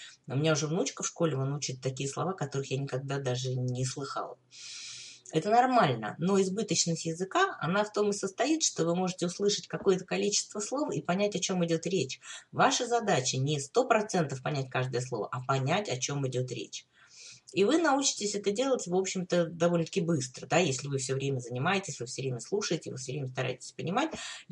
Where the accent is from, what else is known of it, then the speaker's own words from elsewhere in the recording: Kyiv, Ukraine; moved away; спустя, там, может быть, 50 лет после того, как я уехала из Киева, я вдруг раскрыла всю красоту украинских песен. И мы иногда, значит, встречаемся с друзьями, которые тоже с Украины